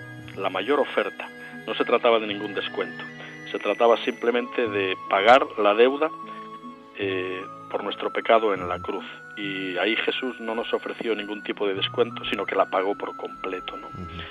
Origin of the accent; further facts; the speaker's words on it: Asturias, Spain; en Asturias, en mi tierra, cuando llegaba el tiempo de Navidad, salíamos con nuestro papá a recoger musgo por los bosques húmedos de Asturias